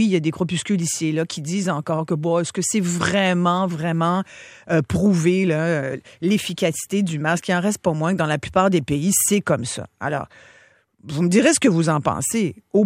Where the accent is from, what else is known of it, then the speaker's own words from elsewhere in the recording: Quebec, Canada; Quand les Américains ont la grippe, ça tousse fort chez nous, au Québec et au Canada.